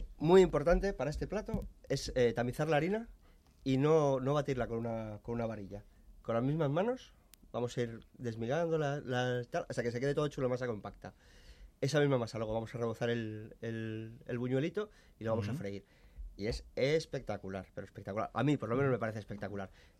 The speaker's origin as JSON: {"language": "Spanish", "region": "Community of Madrid", "country": "Spain", "said": "Somos madrileños."}